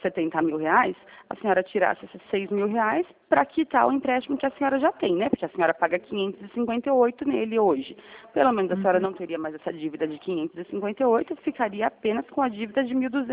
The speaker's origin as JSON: {"language": "Portuguese", "town": "São Roque", "region": "São Paulo", "country": "Brazil", "said": "Eu sou de São Roque, não sou de Vargem Grande"}